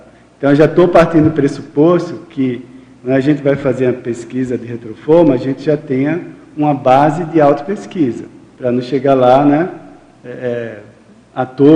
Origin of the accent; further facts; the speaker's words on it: Recife, Pernambuco, Brazil; now in Foz do Iguaçu, Brazil; eu sou de Recife, né? Mas teve época, eu já estava morando aqui em Foz.